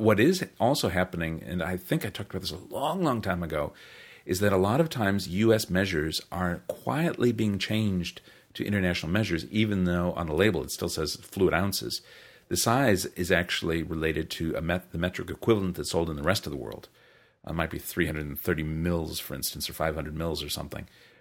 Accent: New Zealand; now in United States; As a Kiwi in the U.S., I had to go the other way

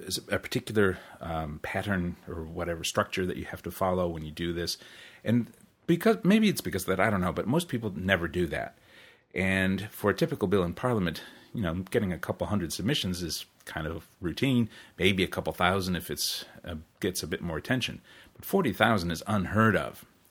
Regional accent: United States; as an American, of course, and well, more importantly, as a proud liberal

